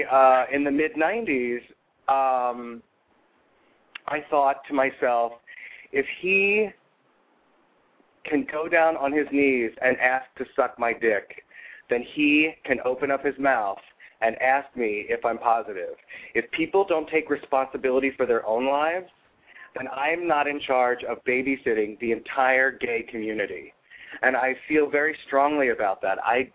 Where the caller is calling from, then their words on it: Manhattan, New York, United States; I'm calling from Manhattan.